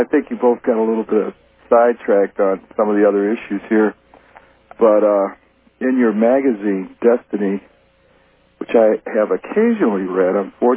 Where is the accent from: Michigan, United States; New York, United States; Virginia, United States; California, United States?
Michigan, United States; now in Bloomfield Hills, United States; Grew up on Mack Avenue.